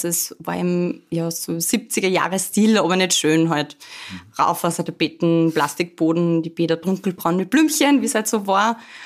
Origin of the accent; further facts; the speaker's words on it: Vöcklabruck, Upper Austria, Austria; Nein, ich bin aus Vöcklabruck. Habe da sehr schöne Kindheit gehabt.